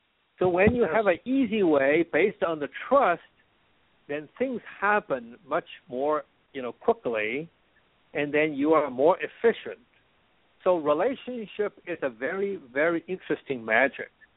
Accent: China; English is a second language; as you mentioned, you know, I came from China, and before that, I was in the Foreign Service.

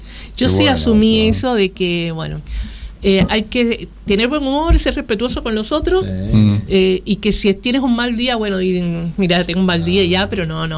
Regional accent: Cienfuegos, Cuba; born there; en Cienfuegos, que es donde yo nací en Cuba.

